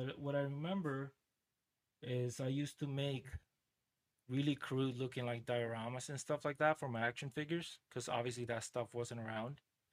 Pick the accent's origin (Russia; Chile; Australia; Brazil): Chile; English is a second language; now in United States; Yeah, so I was born in Chile in South America. I lived there until 2001, and then I moved to the U.S. Basically, I moved to Charleston, which is in South Carolina. I didn't know any English whatsoever